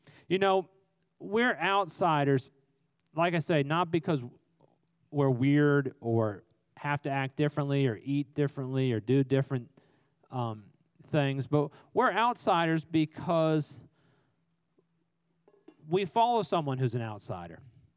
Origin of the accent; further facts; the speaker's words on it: Arlington, United States; Even when I was a kid, I grew up in Arlington in the 1970s.